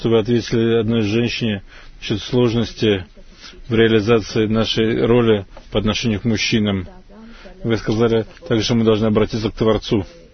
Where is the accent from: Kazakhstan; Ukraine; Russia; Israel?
Israel; из Израиля. Вопрос по отношению по поводу...